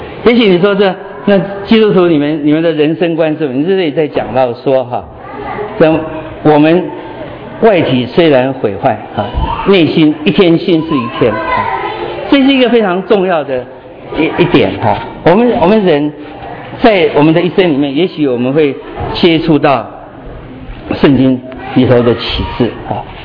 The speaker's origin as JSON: {"language": "Chinese", "country": "China", "said": "对我们中国比较好，我们中国人比较聪明"}